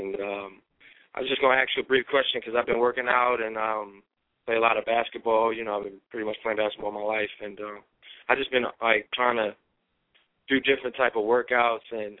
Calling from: Harvey, Louisiana, United States; Okay, yes, I'm calling from Harvey, Louisiana.

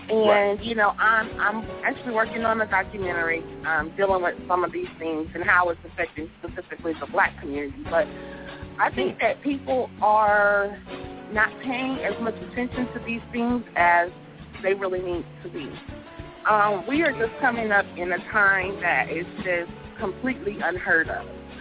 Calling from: Kansas City, Missouri, United States; Hey, I'm calling from Kansas City, Missouri.

